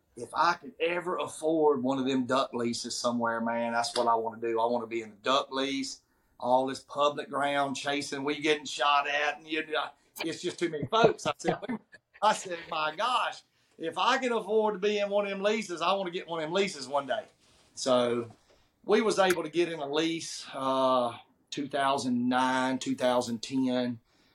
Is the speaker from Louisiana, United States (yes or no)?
yes; Louisiana, United States; I have been in the outdoors since I was a little boy, especially growing up in Union Parish.